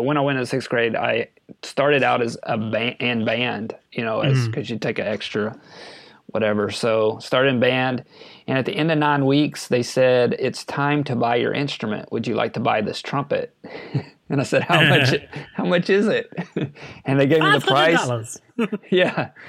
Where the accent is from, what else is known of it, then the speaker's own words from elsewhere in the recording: Pascagoula, Mississippi, United States; So, yeah, I was just right down the road in Pascagoula area.